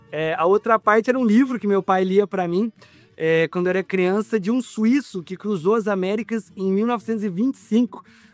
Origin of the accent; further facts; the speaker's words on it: Espírito Santo do Pinhal, São Paulo, Brazil; Eu sou de Espírito Santo do Pinhal, no interior de São Paulo, uma cidade a 2 horas da capital.